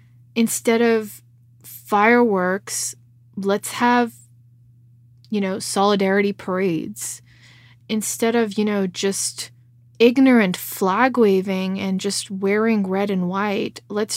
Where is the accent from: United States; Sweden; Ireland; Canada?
Canada; But that's where I'm at as a Canadian.